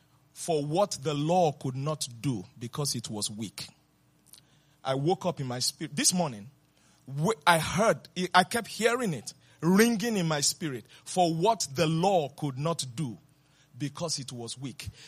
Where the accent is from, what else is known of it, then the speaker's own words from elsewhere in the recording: England, United Kingdom; born there; also born or lived in Nigeria; I was born in England, so I'm a British citizen. But I didn't really live most of my life there.